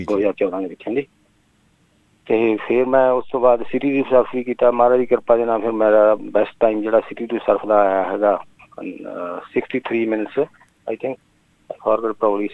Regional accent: Gujarwal, Punjab, India; ਮੇਰਾ ਜਨਮ ਪਿੰਡ ਗੁਜਰਵਾਲ ਆ, ਗੁਜਰਵਾਲ ਪਿੰਡ ਹੈਗਾ ਲੁਧਿਆਣੇ ਤੋਂ ਤਕਰੀਬਨ 20-21 ਕਿਲੋਮੀਟਰ ਜੀ, ਮੈਂ ਉੱਥੇ ਜੰਮਿਆ ਪੜਿਆ, ਉੱਥੇ ਮੈਂ ਮੈਟ੍ਰਿਕ ਕੀਤੀ

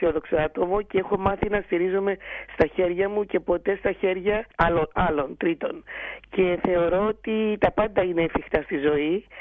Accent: Melbourne, Victoria, Australia; now in Greece; Μένω στην Ελλάδα τα τελευταία 28 χρόνια και λατρεύω την Ελλάδα. Στην Αυστραλία ζούσα και μεγάλωσα στην Μελβούρνη, που και επίσης λατρεύω, τη θεωρώ και αυτή η δεύτερη μου πατρίδα.

